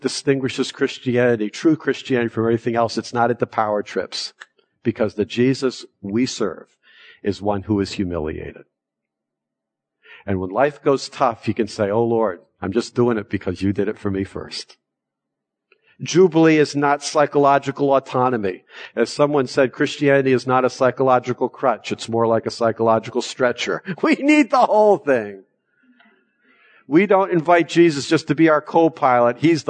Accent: Lincoln, Rhode Island, United States; my father was from Rhode Island, and we grew up in Lincoln, Rhode Island.

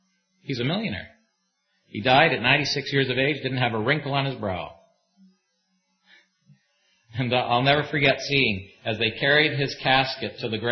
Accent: Canada; It's like, what's a Canadian? Well, we're not Americans. So we're not British. We're not French.

